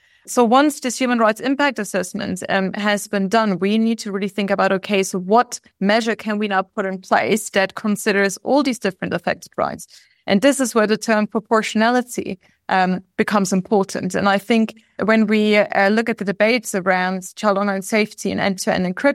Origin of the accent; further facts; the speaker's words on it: Germany; I think, of course, I'm from Germany and I work a lot in the EU